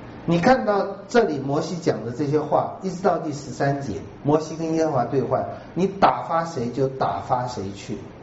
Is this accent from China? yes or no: no; Taiwan; 我是台湾人